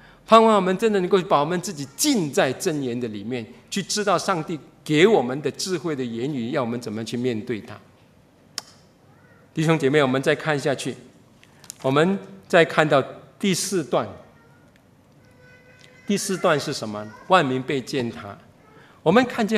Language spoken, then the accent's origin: Chinese; Singapore; 那这是我们新加坡人